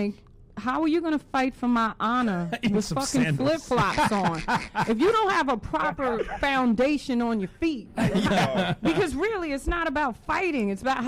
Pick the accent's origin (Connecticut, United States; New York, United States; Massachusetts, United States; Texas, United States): New York, United States; And even then, I'm from New York.